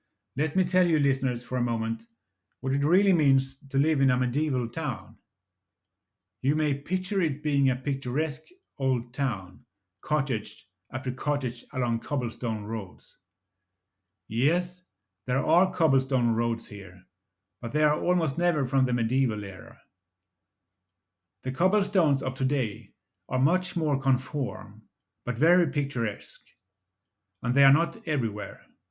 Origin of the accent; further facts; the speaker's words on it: Lund, Skåne, Sweden; if you ever visit my hometown of Lund with the intention to enter that short road.